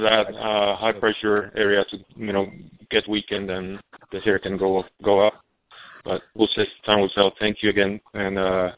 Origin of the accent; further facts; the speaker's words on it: Texas, United States; Well, I'm from Texas, so, you know, I consider anywhere Texas part of the neighborhood.